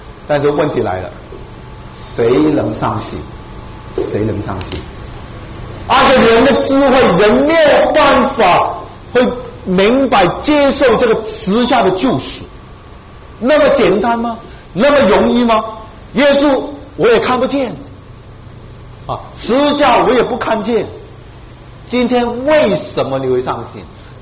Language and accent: Chinese; Hong Kong; born there; 我当时在香港，我在香港出生的啊